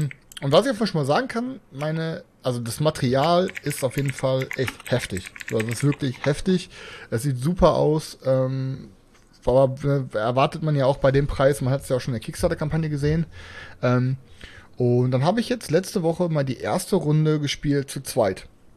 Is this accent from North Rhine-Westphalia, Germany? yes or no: yes; North Rhine-Westphalia, Germany; Ja, ich komme aus dem Pott